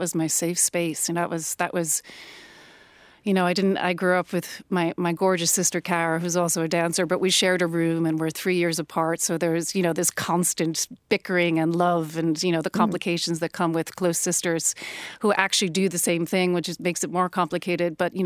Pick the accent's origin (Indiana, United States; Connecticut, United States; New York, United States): New York, United States; Long Island; Well, I grew up in New York. I grew up in a suburb in Long Island.